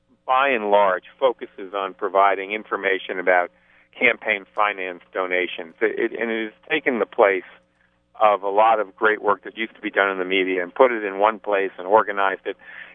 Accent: New Jersey, United States; now in Virginia, United States; You know, I grew up in New Jersey.

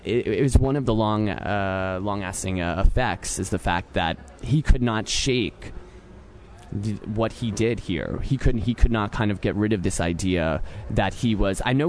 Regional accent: New York, United States; Now, I'm from New York, but I tend to follow politics that kind of pique my interest.

